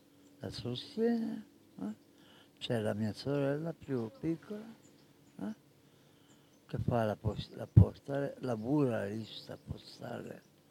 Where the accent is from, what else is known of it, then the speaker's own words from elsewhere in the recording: Gandria, Ticino, Switzerland; born there; Io sono nato a Gandria, sono salito a Viganello, sceso la Viganello, sono risalito a Vaglio, sulla Capresco